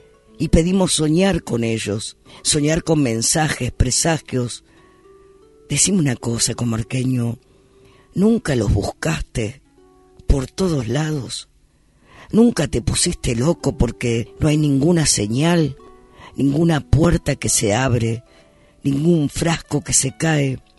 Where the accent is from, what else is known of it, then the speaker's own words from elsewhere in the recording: Spain; de España, porque yo también soy español.